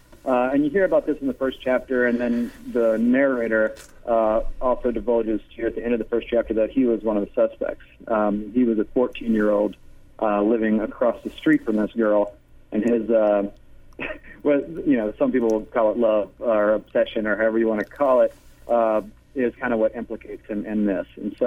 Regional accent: Baton Rouge, Louisiana, United States; I'm from Baton Rouge, so from the very get-go when I first started it, you know, I felt like it was a place I was very familiar with.

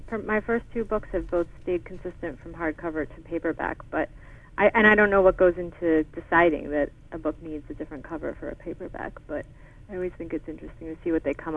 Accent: Delaware, United States; I grew up in Delaware, and we would go to Philadelphia all the time because there's not that much to do in Delaware.

